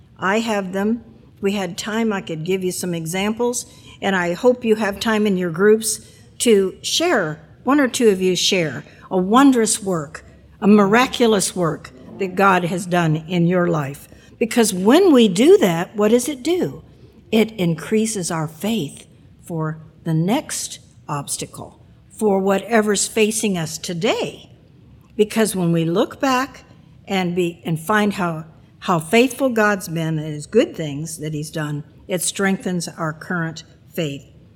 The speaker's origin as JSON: {"language": "English", "region": "Florida", "country": "United States", "tie": "born or raised there", "said": "When I was a kid growing up in Florida, we used to go swimming a lot in lakes."}